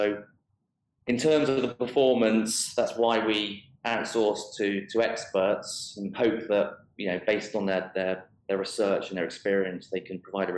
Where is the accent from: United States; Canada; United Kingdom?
United Kingdom; because I am British, I tend to deal with British people